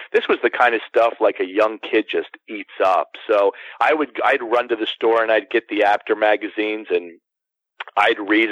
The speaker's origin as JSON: {"language": "English", "region": "Florida", "country": "United States", "tie": "born or raised there", "also_born_or_lived": "New York City", "lives_now": "Philadelphia, United States", "said": "I'm born and raised in Florida and I lived in New York City for years and I'm in Philly the last 12 years"}